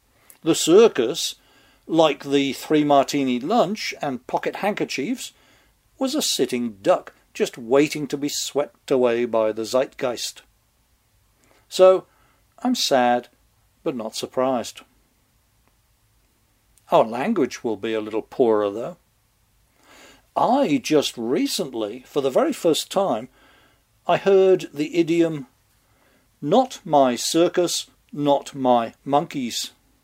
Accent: England, United Kingdom; In my hometown in England, we used to get the circus once a year.

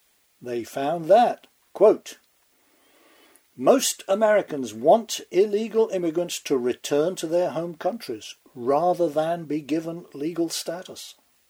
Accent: England, United Kingdom; when I was growing up in England was one part of the grandly named Federation

